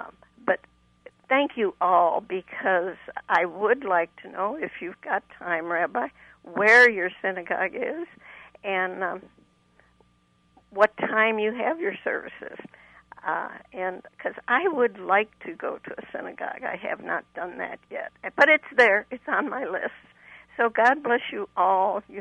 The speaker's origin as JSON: {"language": "English", "town": "Chicago", "region": "Illinois", "country": "United States", "tie": "born or raised there", "said": "I growing up in Chicago many, many years ago, I thought women just never went to the synagogue, only the men."}